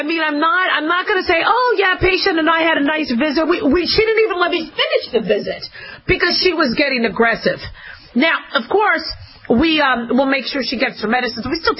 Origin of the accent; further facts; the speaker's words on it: Phoenix, Arizona, United States; also born or lived in Los Angeles, United States / Nevada, United States; I grew up in Phoenix, Arizona. I was born in L.A., grew up in Phoenix, and then I moved to Nevada, and I finished my school in Nevada, and then back to California, and then back to Nevada